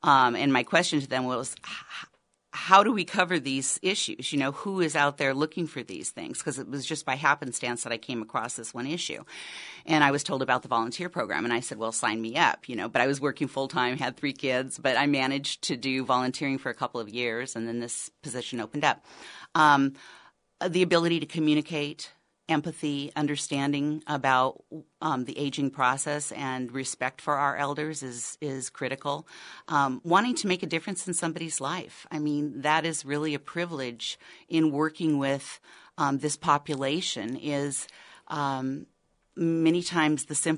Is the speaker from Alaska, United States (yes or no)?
yes; Alaska, United States; I'm thrilled about because I'm from Southeast Alaska.